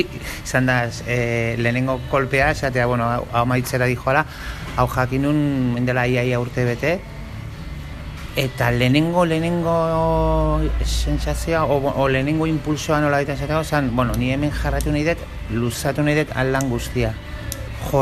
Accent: San Sebastián, Basque Country, Spain; nik 17 urte dara mazkidala hemen, baina ni jatorriz grosekoa naiz, groseroa, esaten dugun bezala.

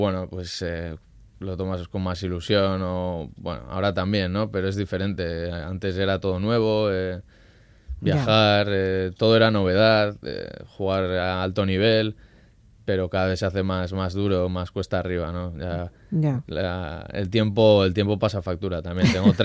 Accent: Hernani, Basque Country, Spain; Yo soy de Hernani y vivo en Hernani.

